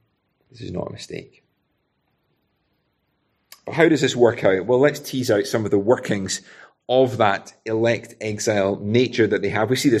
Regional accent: Scotland, United Kingdom; I love being Scottish.

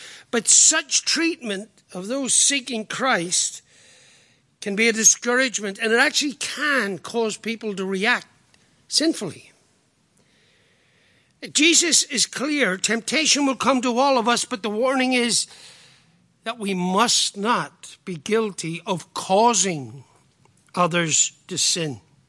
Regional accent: Ireland; I know I'm an Irishman, but do you get that?

